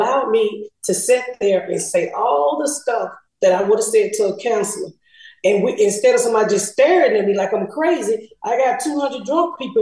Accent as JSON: {"language": "English", "region": "the South", "country": "United States", "said": "I'm from the South. We had to learn how to do something called joning. People call it different from different places, you know, sides of the world. But here in Atlanta, we call it joning."}